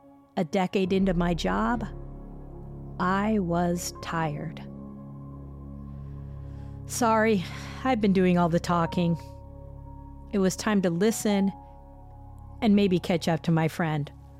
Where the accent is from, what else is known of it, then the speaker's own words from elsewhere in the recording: Iowa, United States; I recalled the day I took my kayak to Swan Lake, just outside my hometown in western Iowa.